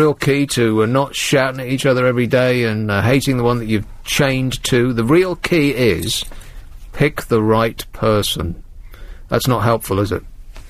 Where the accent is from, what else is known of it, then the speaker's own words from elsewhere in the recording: United Kingdom; being British